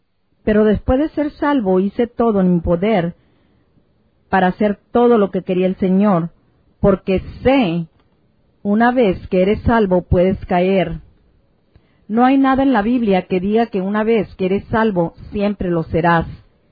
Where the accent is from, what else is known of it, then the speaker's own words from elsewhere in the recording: Montana, United States; also born or lived in Joplin, Missouri; Yo nací en Joplin, Missouri, y fui criado en el estado de Montana, junto a Windom, Lewistown, Helena y Billings.